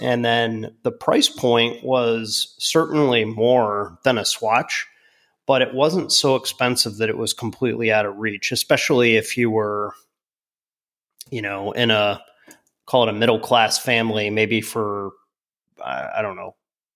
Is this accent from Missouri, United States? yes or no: no; Florida, United States; So when I grew up in South Florida, all my friends, literally